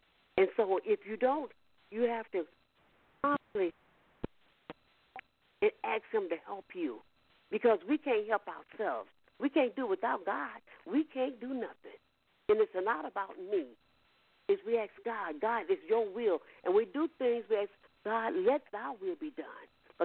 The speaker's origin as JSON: {"language": "English", "region": "the South", "country": "United States", "moved": "yes", "said": "When I'm from the South, when I came to Chicago, I tried to go places, tried to do things"}